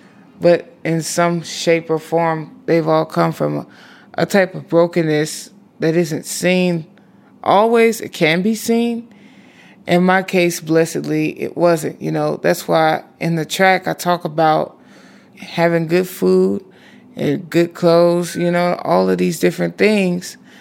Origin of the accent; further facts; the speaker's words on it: Kansas City, Missouri, United States; now in Seattle, United States; I'm from Kansas City, and I've been here in Seattle for about 13, 14 years.